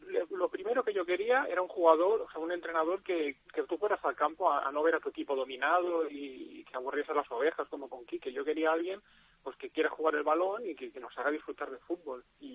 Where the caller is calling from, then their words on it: L'Hospitalet de Llobregat, Catalonia, Spain; de Hospitalet.